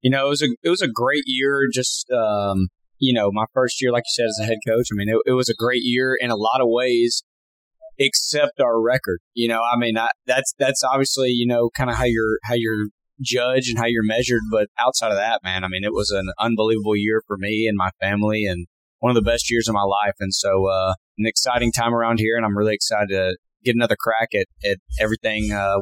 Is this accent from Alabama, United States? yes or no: yes; Madison, Alabama, United States; I grew up, I'm from here in North Alabama. I grew up in Madison, went to Bob Jones High School, and my dad was a high school coach and then eventually an educator.